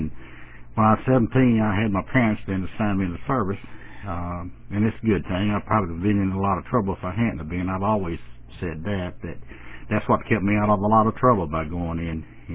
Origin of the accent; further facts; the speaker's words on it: Nashville, Tennessee, United States; Then I was raised up then in Nashville.